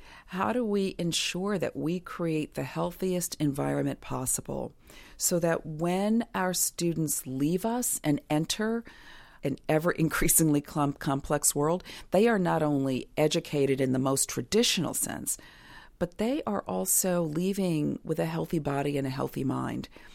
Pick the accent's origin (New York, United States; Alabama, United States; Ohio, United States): New York, United States; Brooklyn; So I grew up in a neighborhood. Back then it was called Flatbush. Now it's called Prospect Lefferts Gardens. It's the non-fancy side of Prospect Park, and went to public school.